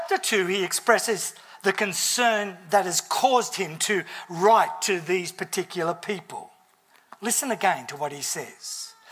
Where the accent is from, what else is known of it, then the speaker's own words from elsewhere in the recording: New South Wales, Australia; born there; I was born in New South Wales and had travelled around Australia in all sorts of places.